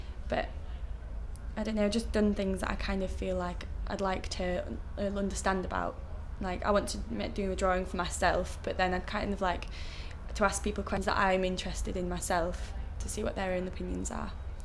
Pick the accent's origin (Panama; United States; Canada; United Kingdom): United Kingdom; Yorkshire and the Humber; it's very countryside orientated, and everyone's kind of a bit sort of old-fashioned and they like their traditions